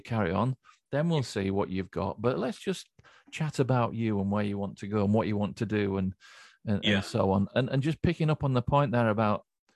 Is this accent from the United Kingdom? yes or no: yes; Yorkshire and the Humber, United Kingdom; as a Yorkshireman